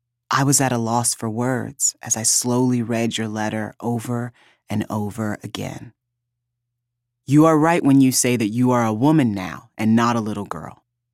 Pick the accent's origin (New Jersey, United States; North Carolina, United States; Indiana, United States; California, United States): Indiana, United States; Fort Wayne; She still lived in Fort Wayne, my hometown. We hadn't lived in the same city or the same house since I left for college 11 years earlier.